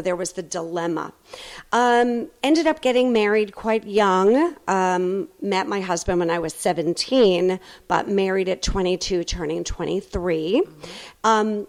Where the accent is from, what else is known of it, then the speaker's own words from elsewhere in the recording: Boston, Massachusetts, United States; Well, I was born and raised in Boston. I don't have the accent.